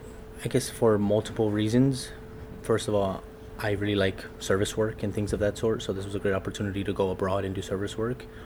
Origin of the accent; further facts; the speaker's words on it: United States; born there; You know, I was born here in the United States. I'm American for the most part, right?